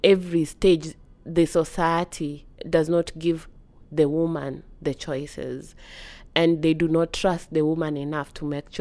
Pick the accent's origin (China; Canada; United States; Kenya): Kenya; I'm from Kenya, in a town called Kisumu.